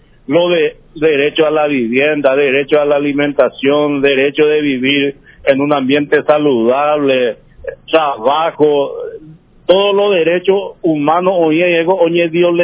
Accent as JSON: {"language": "Spanish", "country": "Paraguay", "said": "yo soy paraguayo"}